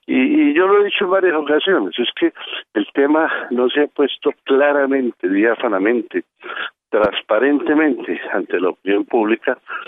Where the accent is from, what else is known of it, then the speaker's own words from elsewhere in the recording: Colombia; Bueno, como colombiano que ama a su patria, pues yo espero lo mejor.